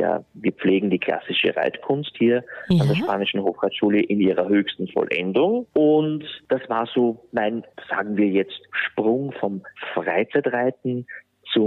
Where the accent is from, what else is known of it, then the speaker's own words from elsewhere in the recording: Neuhofen an der Ybbs, Lower Austria, Austria; Also ich bin in Niederösterreich aufgewachsen, in Neuhofen an der Ips, am Hof meiner Eltern. Wir hatten ein Gestüt zu Hause.